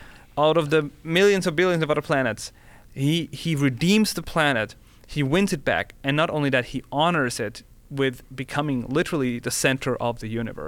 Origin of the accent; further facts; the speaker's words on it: Austria; because I'm from Austria